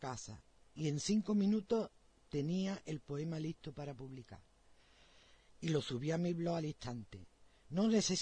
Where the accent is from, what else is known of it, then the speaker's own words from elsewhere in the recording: Luque, Andalusia, Spain; mi pueblo natal, Luque, en la provincia de Córdoba